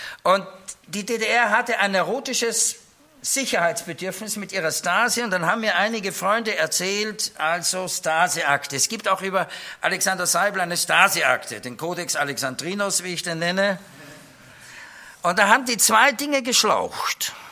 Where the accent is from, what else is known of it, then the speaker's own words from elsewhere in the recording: Austria; ich als Österreicher, meine Frau Schweizerin